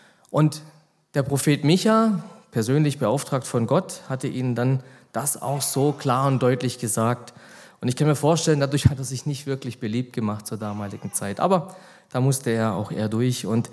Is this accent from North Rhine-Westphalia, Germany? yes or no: no; Freudenstadt, Baden-Württemberg, Germany; Ich bin gebürtig in Freudenstadt, wohne in Freudenstadt